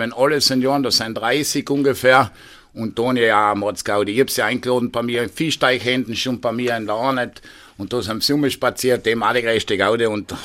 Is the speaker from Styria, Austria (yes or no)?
no; Oberlienz, Tyrol, Austria; aber Oberlinz ist doch mein Heimatort.